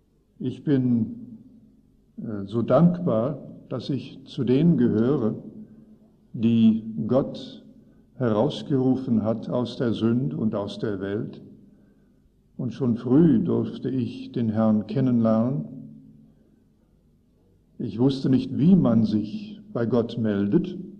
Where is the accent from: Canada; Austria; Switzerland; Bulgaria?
Canada; moved away as an adult; also born or lived in Netherlands; now in Germany; wir kamen 1954 nach Europa. Wir stammen aus Kanada, aus deutschsprachigen Familien. Und 1954 kamen wir nach Holland.